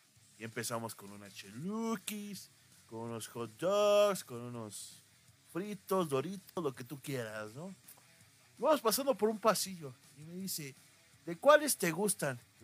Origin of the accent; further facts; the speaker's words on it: Mexico City, Mexico; mido 1.85, soy soltero y soy de la Ciudad de México.